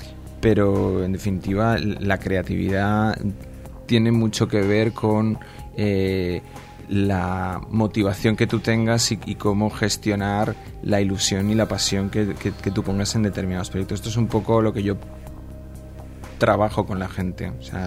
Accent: Spain; en España somos latinos, tenemos el hemisferio derecho muy, muy activo

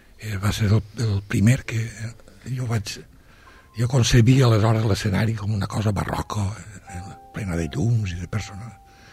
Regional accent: Pego, Valencian Community, Spain; jo sóc de poble, de Pego

